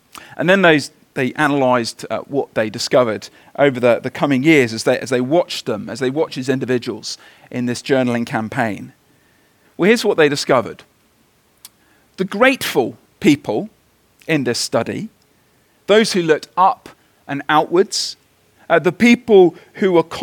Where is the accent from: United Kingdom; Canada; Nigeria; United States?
United Kingdom; I mean, I'm a Brit, and I think we are perhaps the most miserable culture possibly on the planet.